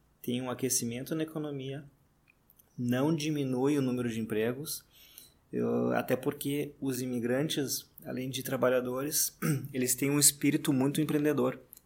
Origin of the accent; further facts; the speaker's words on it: Brazil; quando me falaram assim, ah, mas tu é brasileiro, não sei o que, nós somos americanos. Eu falei, cara, se eu nasci na América, eu também sou americano